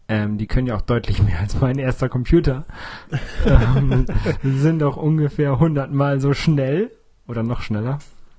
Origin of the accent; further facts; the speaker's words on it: Lower Saxony, Germany; Wie ihr ja aus der letzten oder vorletzten Folge wisst, komme ich aus der Nähe von Oldenburg.